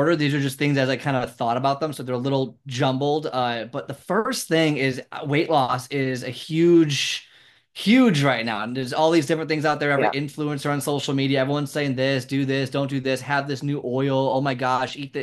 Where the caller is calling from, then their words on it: Chicago, Illinois, United States; Chicago, Illinois.